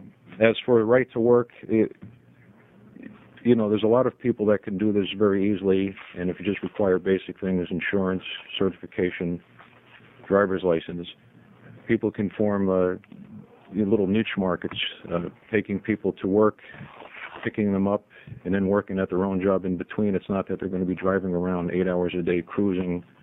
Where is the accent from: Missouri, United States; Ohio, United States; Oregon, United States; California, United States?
Oregon, United States; Portland; from East Portland.